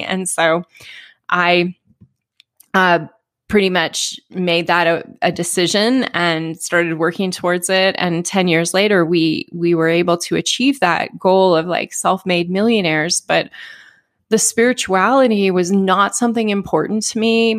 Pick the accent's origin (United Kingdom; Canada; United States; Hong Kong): United States; Oakland, California; born there; from, I was born in Oakland, California, and had eventually, not right away, but by the early 70s, my parents became hippies in the Bay Area.